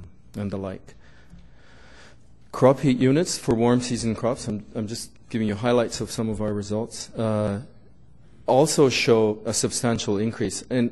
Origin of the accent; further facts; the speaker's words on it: Ethiopia; I'm originally from Ethiopia.